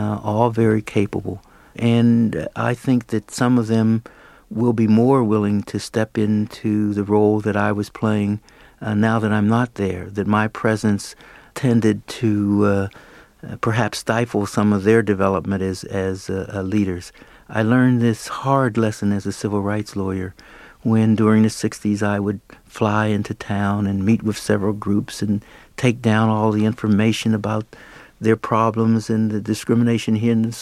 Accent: Pittsburgh, Pennsylvania, United States; I went back to my hometown, Pittsburgh, and began working as the executive director of the NAACP.

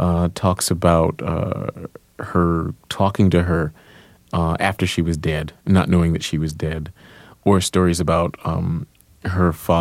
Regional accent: North Carolina, United States; because you didn't see any writers when you were growing up in Duplin County.

